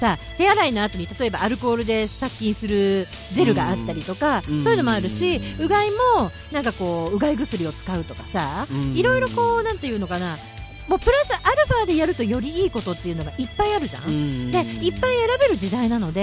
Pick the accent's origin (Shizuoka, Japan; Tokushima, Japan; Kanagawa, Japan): Shizuoka, Japan; 地元が静岡県なんですよ